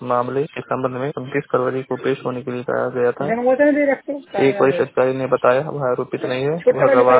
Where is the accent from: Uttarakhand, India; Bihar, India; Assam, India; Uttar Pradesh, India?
Uttar Pradesh, India; Maharajganj; मैं जिला महाराजगंज का निवासी हूँ।